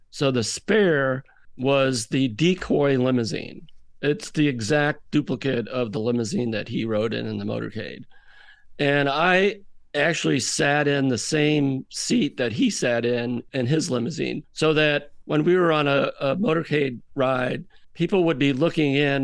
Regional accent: South Dartmouth, Massachusetts, United States; So clearly, when I was growing up in South Dartmouth, photographs were speaking to me.

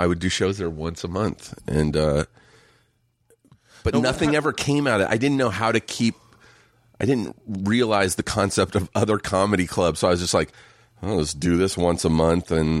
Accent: Riverside, California, United States; Riverside, just an hour east

